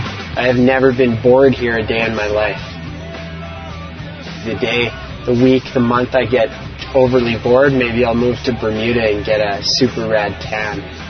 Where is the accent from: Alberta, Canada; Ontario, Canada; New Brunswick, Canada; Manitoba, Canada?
Alberta, Canada; Banff; The biggest perks to this whole growing up in Banff is the second you open your eyes at age 15, 16, whenever you start to realize that you're living in the biggest playground on earth.